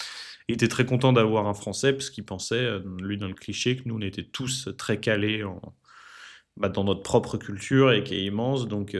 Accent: France; born there; Je suis français depuis un millénaire, je suis né ici, mais j'y ai jamais vraiment vécu.

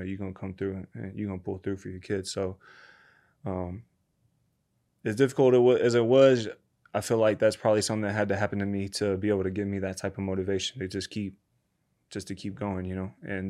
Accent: Nashville, Tennessee, United States; my mandatory against Vincent back in my hometown in Nashville at the Bridgestone Arena.

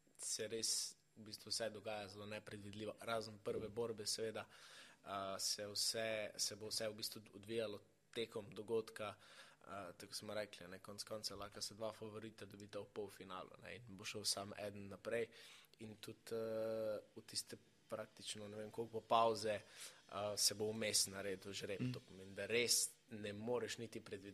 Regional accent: Velenje, Savinja, Slovenia; sploh kar se tiče mojega domačega mesta Velenja, no, pa tudi ostale Slovenije

